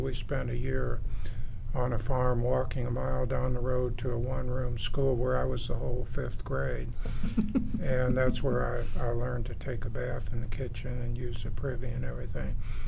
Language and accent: English; Falls Church, Virginia, United States; Meanwhile, I was sort of growing up in Falls Church, Virginia, and we lived next door to Milton Eisenhower